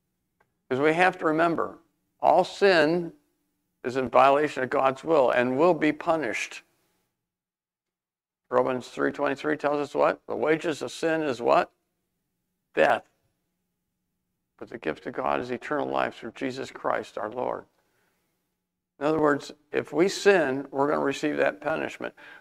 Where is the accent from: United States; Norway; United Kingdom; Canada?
United States; Michigan; They eventually moved to Albion, Michigan, which is not too far away from where I grew up in Michigan.